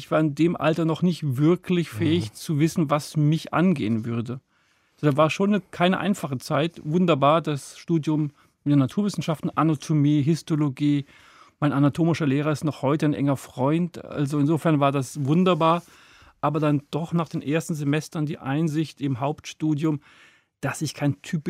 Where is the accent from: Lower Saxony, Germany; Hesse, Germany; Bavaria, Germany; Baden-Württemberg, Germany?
Hesse, Germany; Marburg; also born or lived in Bad Arolsen; Marburg ist eigentlich meine Stadt, in der ich groß geworden bin, die Universitätsstadt. Das ist mein Ort sozusagen.